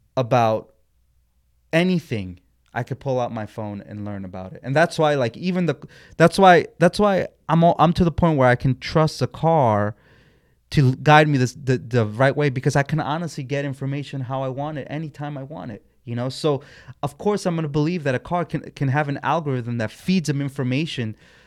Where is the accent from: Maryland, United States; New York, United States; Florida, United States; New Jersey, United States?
New York, United States; New York City; Okay, so here in New York, Nextel was a big thing.